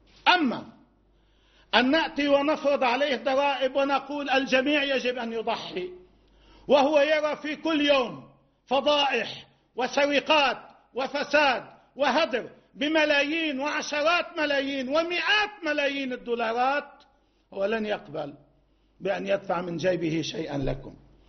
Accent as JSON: {"language": "Arabic", "country": "Lebanon", "said": "نحن بحاجة كلبنانيين"}